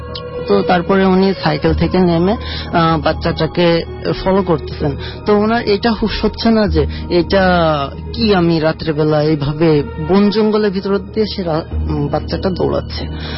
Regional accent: Narail, Khulna Division, Bangladesh; আমি নড়াইল থেকে এসেছি।

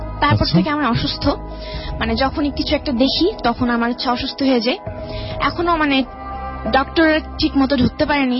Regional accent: Savar, Dhaka Division, Bangladesh; আমি সাভার থেকে আসছি।

